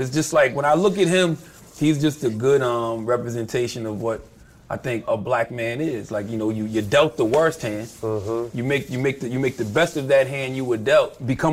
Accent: the South, United States; Only because, like, you know, I come from the South. I was into, like, the gritty, grimy stuff.

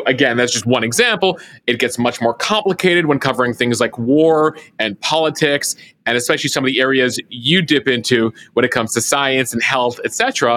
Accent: Illinois, United States; I grew up in America. I bring an American perspective, right?

